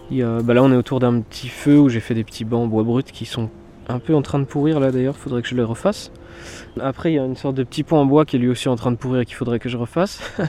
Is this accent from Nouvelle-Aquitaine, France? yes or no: no; Brittany, France; Moi, je suis breton, donc j'ai rien à faire là.